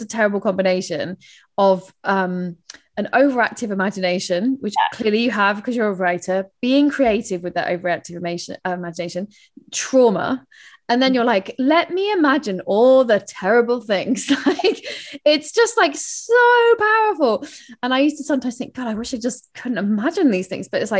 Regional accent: London, United Kingdom; accent: London; That's my London accent.

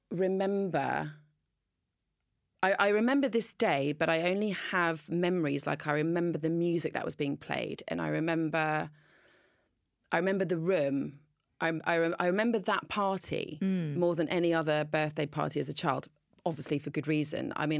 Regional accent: East Sheen, London, United Kingdom; now in Farnham, United Kingdom; In East Sheen.

